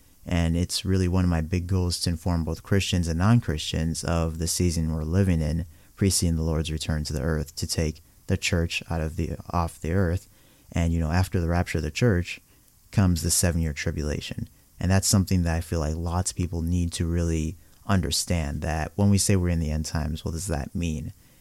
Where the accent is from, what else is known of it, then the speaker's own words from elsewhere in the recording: Nigeria; I myself, I'm Nigerian.